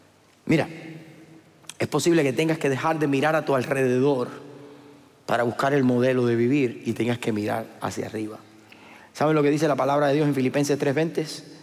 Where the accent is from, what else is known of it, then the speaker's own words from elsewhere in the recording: Cuba; accent: Cuban; Mi acento nunca le cuadra a nadie.